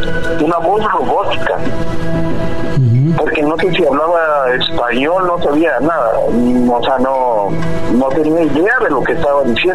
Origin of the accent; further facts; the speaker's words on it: Catemaco, Veracruz, Mexico; now in United States; Bueno, ahorita radico en Estados Unidos.